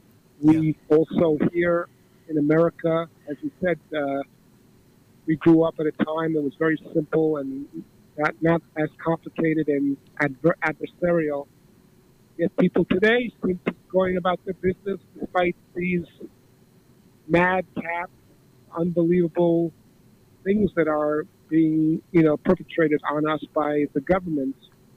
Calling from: Queens, New York, United States; I'm calling from Queens.

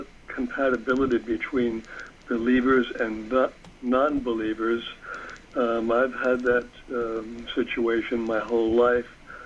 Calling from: Lodi, New Jersey, United States; I'm calling from Lodi, New Jersey.

